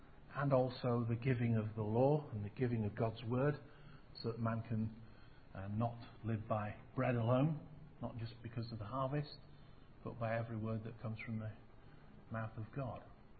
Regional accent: England, United Kingdom; So I think if we were an agrarian society, we still wouldn't celebrate because we are English.

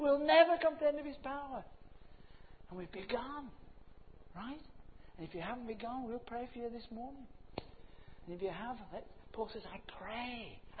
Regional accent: Yorkshire and the Humber, United Kingdom; But you know, I'm from Yorkshire, never mind.

